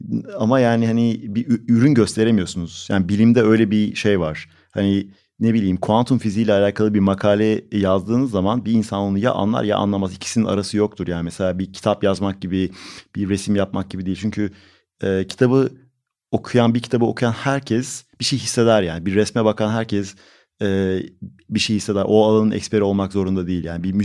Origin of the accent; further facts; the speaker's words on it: Ankara, Turkey; Ben Ankaralıyım.